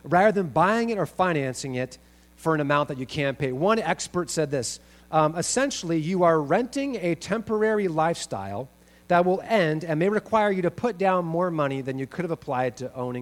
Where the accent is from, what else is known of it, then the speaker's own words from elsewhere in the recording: Spokane, Washington, United States; I have a really good friend of mine I grew up in Spokane